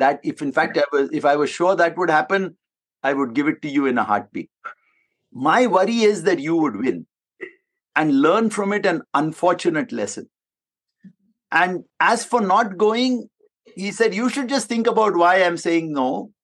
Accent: Mumbai, Maharashtra, India; I grew up in Mumbai. I'm from a very close-knit family

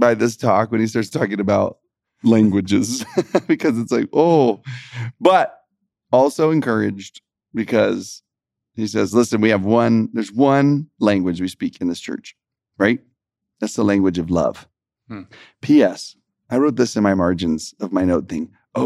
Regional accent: Texas, United States; hey, you know, I'm from Texas, blah, blah, blah.

